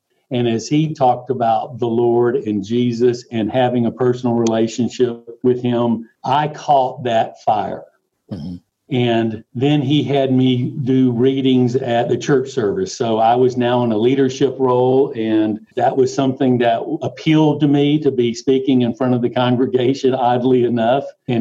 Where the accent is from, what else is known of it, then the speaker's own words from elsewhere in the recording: Macon, Georgia, United States; I grew up in Macon, Georgia. We were cradle Catholics.